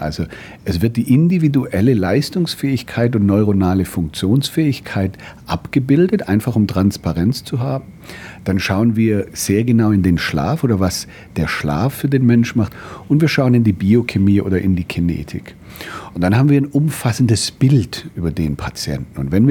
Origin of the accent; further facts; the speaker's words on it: Southern Germany, Germany; moved away as an adult; now in Australia; ich bin im Süden geboren, aufgewachsen, habe auch in Deutschland studiert zunächst, bin dann aber etwa vor 25 Jahren mit Fresenius nach Australien ausgewandert